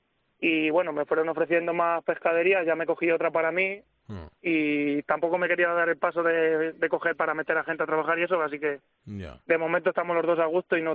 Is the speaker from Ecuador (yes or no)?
no; Toledo, Castilla-La Mancha, Spain; yo soy de Toledo y tengo dos pescaderías. Tengo una en Yepes, que es un pueblo de Toledo, y otra en Sonseca.